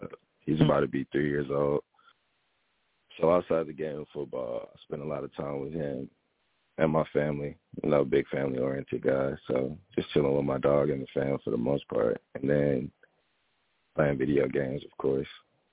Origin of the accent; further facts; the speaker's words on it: New Orleans, Louisiana, United States; Probably like a Cajun, like Alfredo pasta with like crawfish tails in it, because we're from New Orleans.